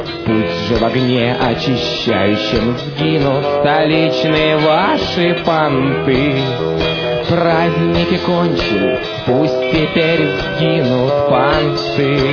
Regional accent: Rostov-on-Don, Rostov Oblast, Russia; Добрый вечер. Мы из Ростова-на-Дону.

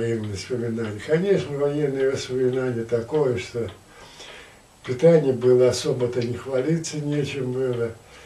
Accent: Anzhero-Sudzhensk, Kemerovo Oblast, Russia; born there; Родились мы в Анжерке. В рабочем, как бы вроде бы, в рабочей семье.

